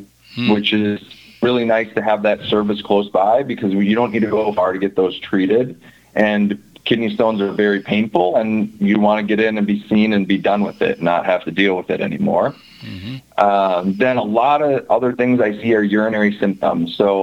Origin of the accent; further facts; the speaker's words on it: Wisconsin, United States; Yeah, so coming from Wisconsin, I grew up in southern Wisconsin, and I went to undergraduate at UW-Madison.